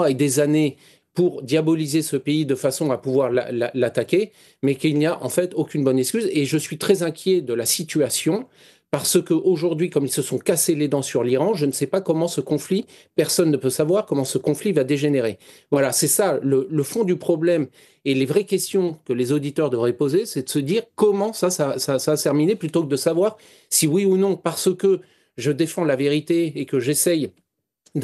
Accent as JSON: {"language": "French", "country": "France", "lives_now": "Russia", "said": "J'habite en Russie, je suis français"}